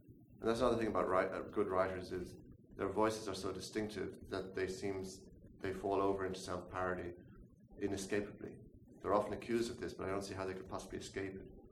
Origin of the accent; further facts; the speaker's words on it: Ireland; as an Irish person, that's a very mysterious idea